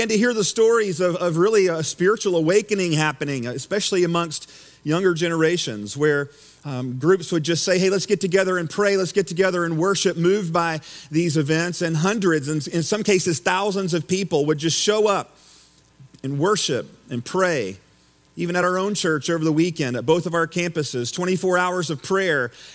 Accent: the South, United States; And if you know me, born and raised in the South in the Baptist world, that probably isn't further from the truth, right?

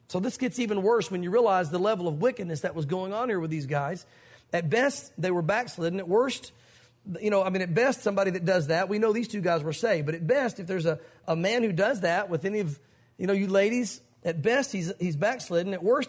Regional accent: the South, United States; growing up in the South, I've heard all the church wants is your money

